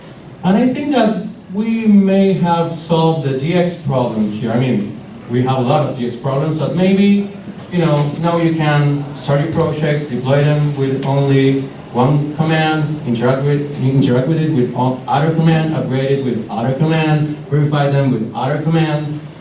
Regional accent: Buenos Aires, Argentina; English is a second language; I'm from Buenos Aires, Argentina.

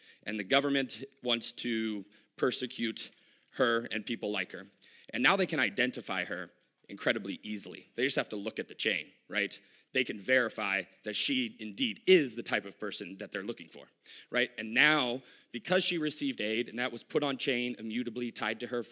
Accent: Dallas, Texas, United States; In Texas, I'm from Dallas.

